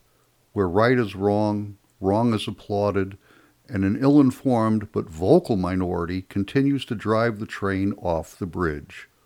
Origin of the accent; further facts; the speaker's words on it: South Carolina, United States; Here in my home state of South Carolina, permitless carry was signed into law March 7th of this year.